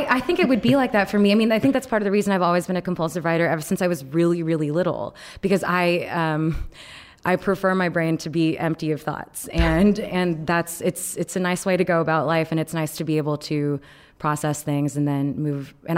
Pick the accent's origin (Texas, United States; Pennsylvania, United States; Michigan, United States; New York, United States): Texas, United States; I grew up in Texas in a 98% white zip code.